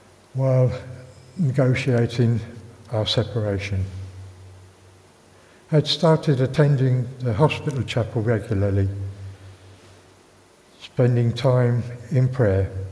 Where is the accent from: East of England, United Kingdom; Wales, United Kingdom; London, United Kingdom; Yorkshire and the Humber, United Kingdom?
East of England, United Kingdom; when I was growing up in Essex, in my life